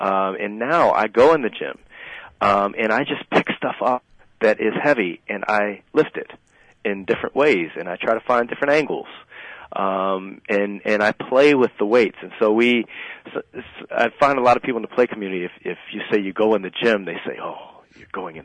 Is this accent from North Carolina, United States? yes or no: no; Virginia, United States; also born or lived in Massachusetts; Yeah, I grew up in Virginia most of my life after I moved from Massachusetts, and it was back and forth to D.C. a lot too.